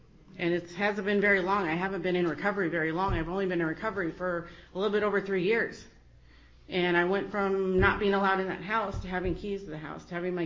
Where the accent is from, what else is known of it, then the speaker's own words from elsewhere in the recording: Phoenix, Arizona, United States; now in Tucson, United States; I'm originally from Phoenix, and I moved down to Tucson thinking that I could relocate from it